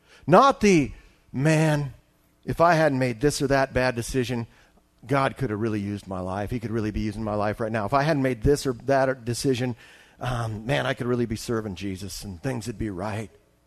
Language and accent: English; Juneau, Alaska, United States; And I was from Juneau.